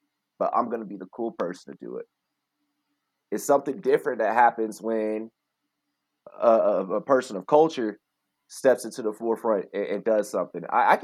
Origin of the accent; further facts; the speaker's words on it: United States; I grew up in America. And I was born in America, and I had missed football so much